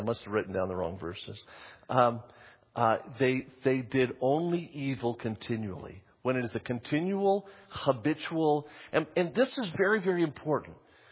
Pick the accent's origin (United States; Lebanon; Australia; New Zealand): Lebanon; I'm Lebanese. I don't shoot people.